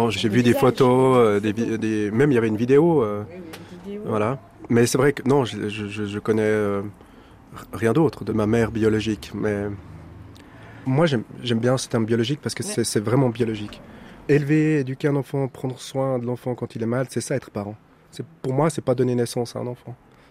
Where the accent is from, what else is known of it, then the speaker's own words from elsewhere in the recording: Switzerland; also born or lived in Peru; Non, je suis suisse. Pour moi, je suis suisse. Je me sens bien comme ça.